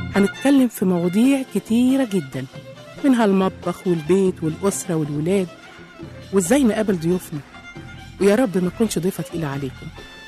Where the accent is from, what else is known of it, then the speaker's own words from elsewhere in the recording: Egypt; طبعا أنا كست مصرية أصيلة